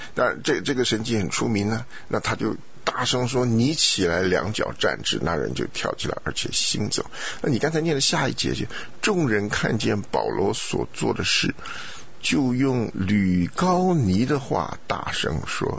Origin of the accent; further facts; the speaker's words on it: Taiwan; 像我在台湾长大就有这种情形啊